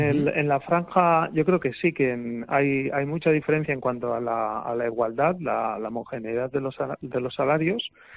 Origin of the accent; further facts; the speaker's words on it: Spain; soy lo que soy, ¿no? Quiero decir, no voy a cambiar, soy español y no me desvinculo de mi origen y de lo que soy